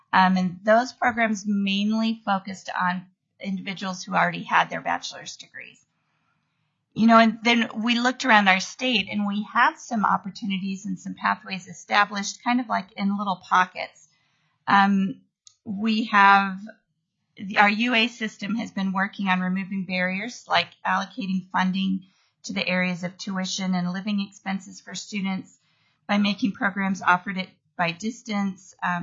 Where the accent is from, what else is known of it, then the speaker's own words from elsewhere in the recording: Ketchikan, Alaska, United States; I am from Ketchikan, and I'm the Effective Educators Committee chair.